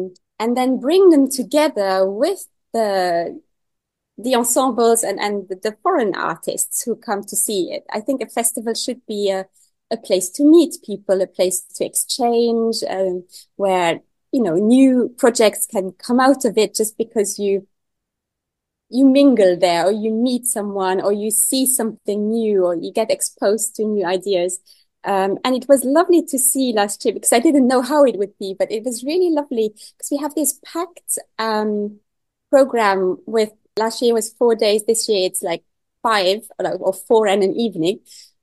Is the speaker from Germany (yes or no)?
no; Luxembourg; English is a second language; moved away as an adult; now in London, United Kingdom